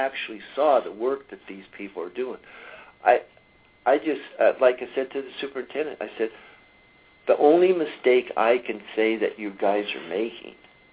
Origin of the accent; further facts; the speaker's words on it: California, United States; moved away as an adult; now in Peoria, United States; I came from California about 8-9 years ago